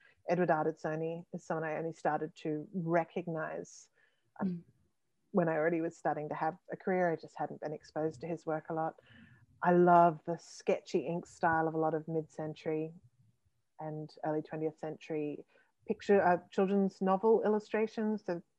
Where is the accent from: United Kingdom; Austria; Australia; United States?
Australia; getting to see those places is amazing when you've grown up on fairy tales in Australia